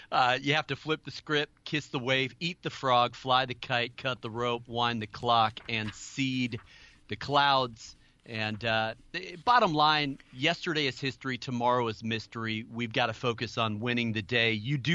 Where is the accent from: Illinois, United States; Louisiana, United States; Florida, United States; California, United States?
Illinois, United States; Chicago; also born or lived in Minneapolis; now in Capitol Hill, United States; I was born in Minneapolis, grew up in the Chicago area, so I'm a Midwestern person by history. But we've lived on Capitol Hill now for 25 years.